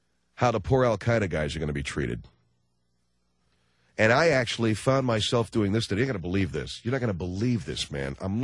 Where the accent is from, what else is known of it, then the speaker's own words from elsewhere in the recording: United States; Because I was raised in America. Because I was raised here. Because I came from a relatively sane home.